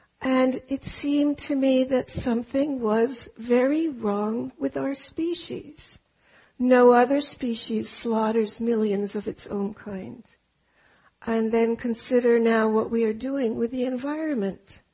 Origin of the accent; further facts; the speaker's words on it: Germany; English is a second language; also born or lived in Austria; I am German, and I grew up in Austria and Germany. I was born eight years after World War II ended.